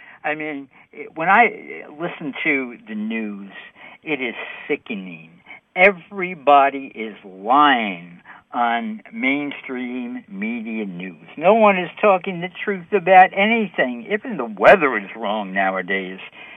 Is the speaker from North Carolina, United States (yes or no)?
no; New York City, New York, United States; Just like, hey, I'm from New York City, and some of the stupid things that the mayor, the so-called mayor, does, they're killing the city, New York.